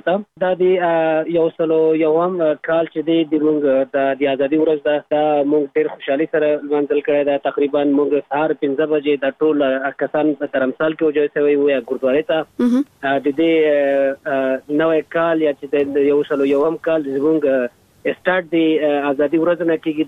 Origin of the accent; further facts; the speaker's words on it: Afghanistan; زه د افغانستان سیک یم